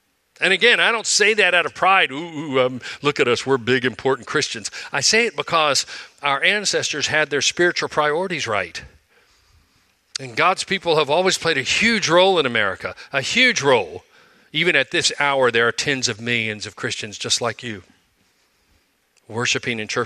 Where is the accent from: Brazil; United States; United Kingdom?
United States; Ohio; When I was growing up in Ohio, southern Ohio, my My parents almost always tried to take us on a very inexpensive family vacation.